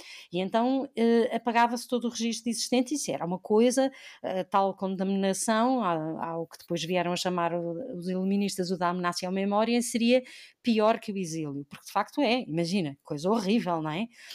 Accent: Évora, Portugal; lembro-me eu, quando era miúda em Évora a ver os álbuns

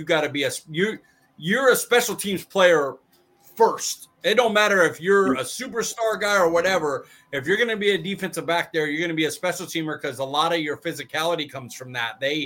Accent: Fresno, California, United States; I'm from Fresno.

